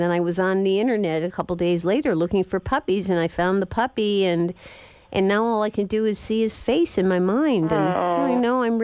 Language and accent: English; Ireland; I'm not Portuguese. I'm Irish, and my husband is half Irish and half Jewish